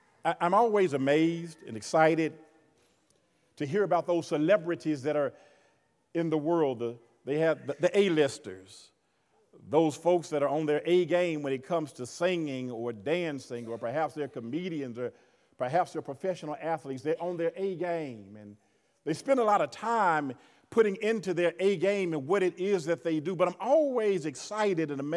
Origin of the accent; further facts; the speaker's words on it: the South, United States; I'm from the South. I'm not ashamed of the chitlins.